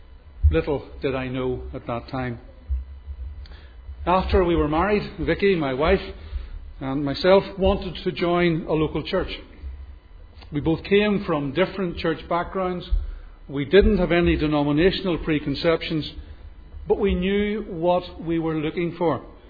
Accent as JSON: {"language": "English", "town": "Belfast", "region": "Northern Ireland", "country": "United Kingdom", "tie": "born or raised there", "said": "Growing up in Belfast's East End between the Craigie Road and the Ravenhill Road, then moving to the north of the city, to Greencastle, and subsequently to Newton Abbey"}